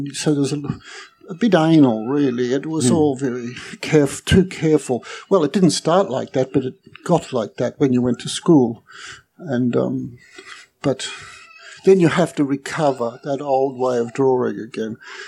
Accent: Melbourne, Victoria, Australia; I grew up in Melbourne, essentially. I was born in Melbourne. I grew up in a very working class, what we used to call a working class suburb, lots of factories and labourers and workers.

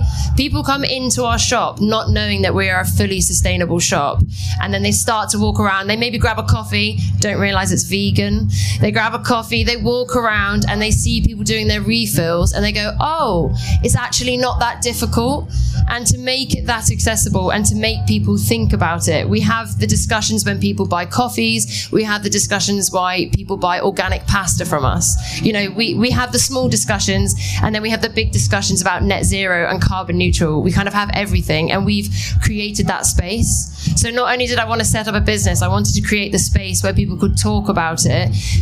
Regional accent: Uganda; now in England, United Kingdom; I grew up in Uganda. I was schooled in Uganda

